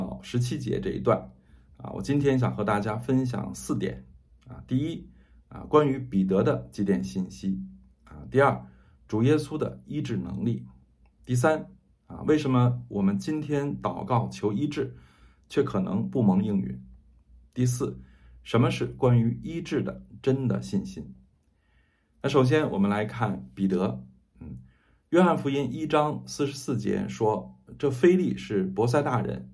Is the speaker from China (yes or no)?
yes; China; 春节是我们中国人最看重的节日